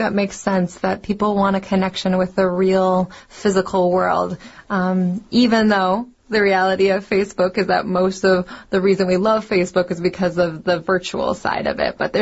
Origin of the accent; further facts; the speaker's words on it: United States; Yeah, I think for me as an American who's, and actually especially with my husband who's very comfortable driving